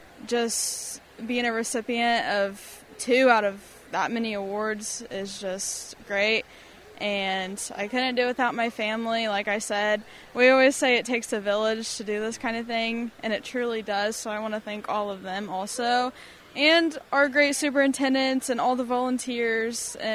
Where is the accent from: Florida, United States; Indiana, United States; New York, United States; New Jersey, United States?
Indiana, United States; Veedersburg; I'm 17 years old. I'm from Vetersburg, Indiana, and I'll be a senior at Fountain Central High School.